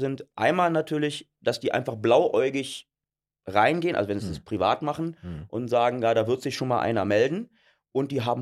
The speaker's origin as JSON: {"language": "German", "town": "Cologne", "region": "North Rhine-Westphalia", "country": "Germany", "said": "Tut mir als Kölner auch weh"}